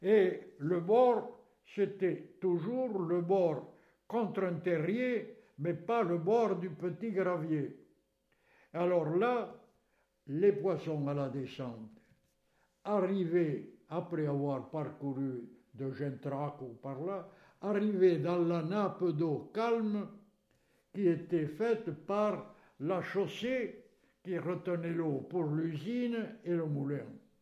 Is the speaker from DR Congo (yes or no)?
no; Carennac, Occitanie, France; c'était la grande activité à Carennac, puisque je suis de Carennac.